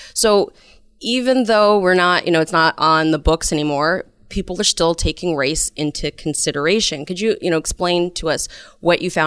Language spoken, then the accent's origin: English; Oakland, California, United States; So recently, I went back to my hometown of Oakland and did a segment on gentrification.